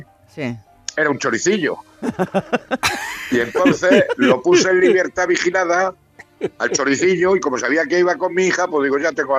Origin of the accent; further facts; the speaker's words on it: Ciudad Real, Castilla-La Mancha, Spain; also born or lived in Granada; yo toda la vida he ido siendo manchego de Ciudad Real, sí.